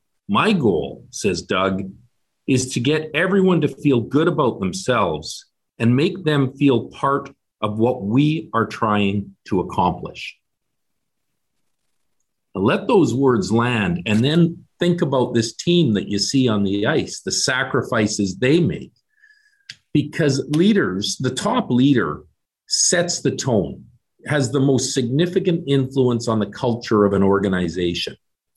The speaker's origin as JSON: {"language": "English", "country": "Canada", "said": "I come from Canada."}